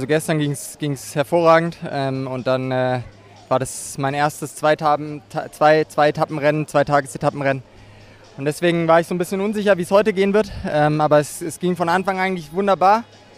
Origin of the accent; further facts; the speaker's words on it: Freiburg, Baden-Württemberg, Germany; Ich komme aus Freiburg